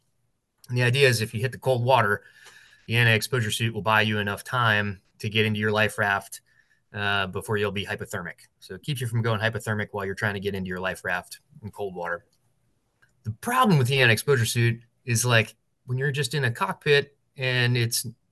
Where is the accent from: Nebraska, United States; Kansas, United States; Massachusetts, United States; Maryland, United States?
Maryland, United States; Baltimore; born there; I was born in Baltimore.